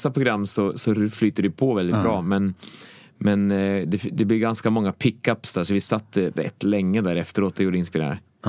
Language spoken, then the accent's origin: Swedish; Sankt Anna, Östergötland, Sweden; jag kommer från Östergötland faktiskt, för att det, ja, dels så älskar det att växa upp i Sankt Anna